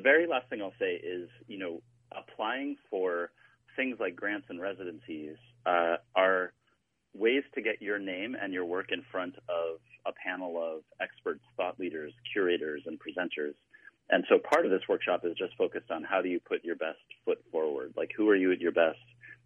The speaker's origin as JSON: {"language": "English", "region": "Minnesota", "country": "United States", "said": "which was really important to me as a Minnesotan"}